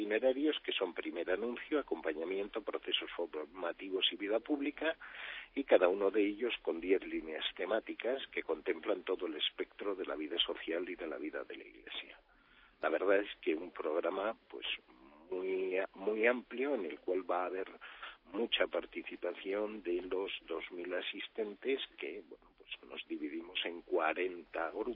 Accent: Vitoria-Gasteiz, Basque Country, Spain; born there; yo procedo de una experiencia vital en Vitoria, que es donde yo nací

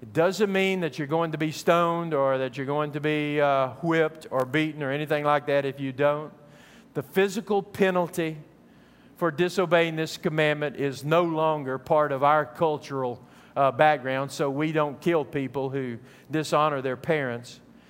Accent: Odessa, Texas, United States; born there; I was born in Odessa, Texas, and if you were to ask me where I'm from, I'd probably tell you I'm from Odessa, Texas.

